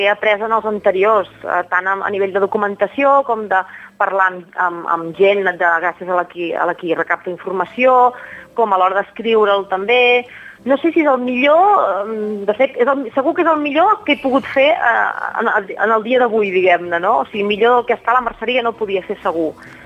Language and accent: Catalan; Igualada, Catalonia, Spain; vaig voler fer un petit homenatge al gremi textil de la meva ciutat natal d'Igualada